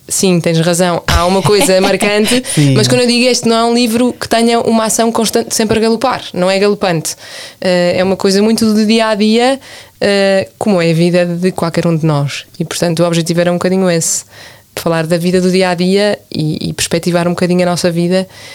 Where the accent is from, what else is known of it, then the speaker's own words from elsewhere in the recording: Vila Nova de Gaia, Norte, Portugal; Gosto sempre de dizer que não sou do Porto, sou de Miramar, que na verdade é em Gaia.